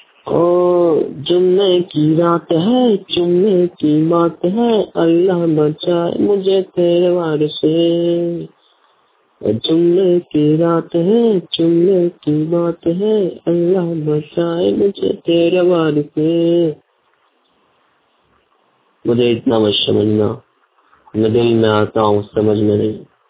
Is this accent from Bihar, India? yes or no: no; Deoghar, Jharkhand, India; जिला देवघर झारखंड के रहने वाला हूँ।